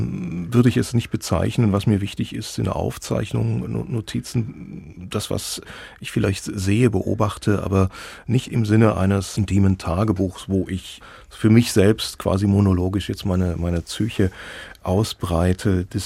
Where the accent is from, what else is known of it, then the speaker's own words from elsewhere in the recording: Oberndorf, Thuringia, Germany; also er hat sich mit der Chronik des Dorfs, Oberndorf, wo ich aufgewachsen bin, beschäftigt